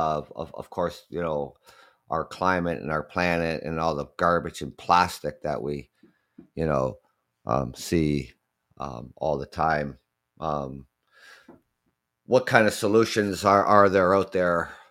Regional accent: Ontario, Canada; I'm Canadian.

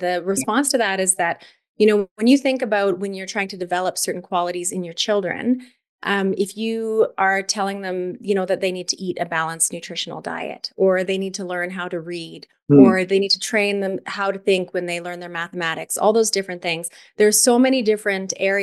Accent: Calgary, Alberta, Canada; So my background is as a born and raised Calgarian, very proud to be one. I grew up in Canada's and Calgary's classical music community.

